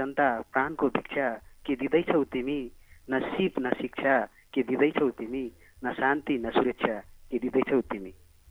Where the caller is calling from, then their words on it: Kohalpur, Lumbini Province, Nepal; म कोहलपुरबाट